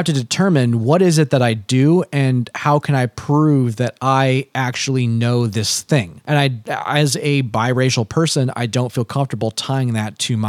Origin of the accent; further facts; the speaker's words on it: United States; born there; I was born in America, which is this great melting pot.